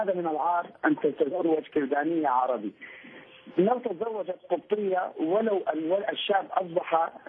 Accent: Iraq; طبعا انا عراقي كلداني

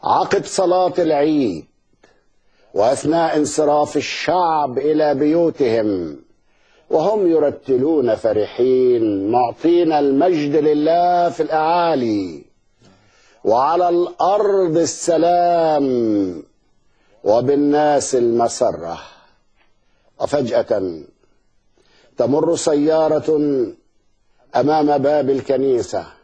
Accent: Egypt; التي تجتاح بلادنا مصر

